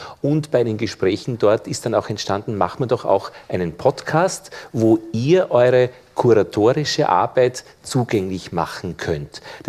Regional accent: Vienna, Austria; ich komme aus Wien

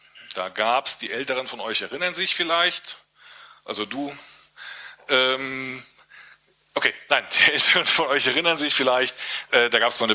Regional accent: Stuttgart, Baden-Württemberg, Germany; Ich komme aus Stuttgart.

